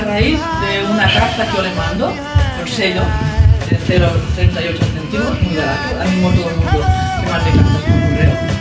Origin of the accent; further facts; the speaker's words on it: Barcelona, Catalonia, Spain; vengo de Barcelona y estoy aquí en Cuenca